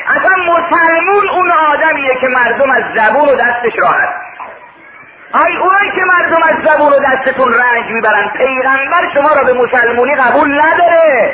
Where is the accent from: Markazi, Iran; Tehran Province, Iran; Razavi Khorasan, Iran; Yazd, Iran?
Razavi Khorasan, Iran; Mashhad; گفتم من اصلا مال مشهده